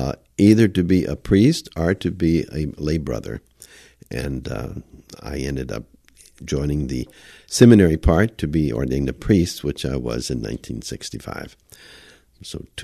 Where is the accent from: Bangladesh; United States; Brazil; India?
United States; Arkansas; also born or lived in Tennessee; after my father. But as I was growing up in Arkansas and Tennessee, they usually give names that are nicknames.